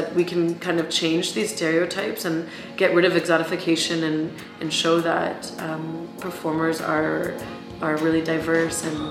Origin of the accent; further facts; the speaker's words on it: Toronto, Ontario, Canada; now in Barcelona, Spain; I'm from Toronto originally. I live here in Barcelona